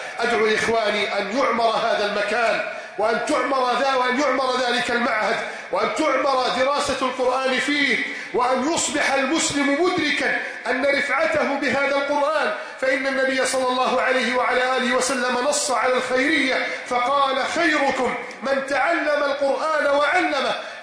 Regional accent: Egypt; بلدنا مصر

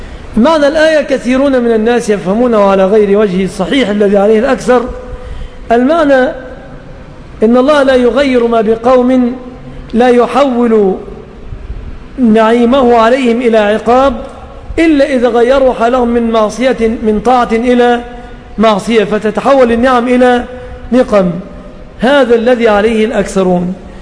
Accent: Egypt; طبعا عندنا في مصر محتاجة طبيب ومشرط وميكروكروم ولف وشاش

